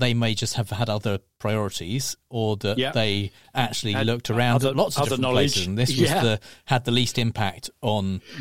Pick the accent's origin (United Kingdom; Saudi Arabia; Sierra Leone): United Kingdom; Guildford, South East England; Actually, in my hometown, in Guildford.